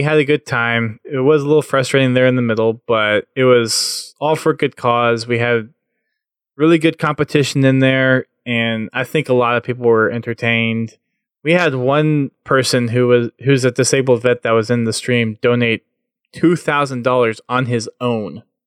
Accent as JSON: {"language": "English", "town": "Houston", "region": "Texas", "country": "United States", "tie": "born or raised there", "said": "One being my hometown of Houston has one of the largest children's hospitals in the country"}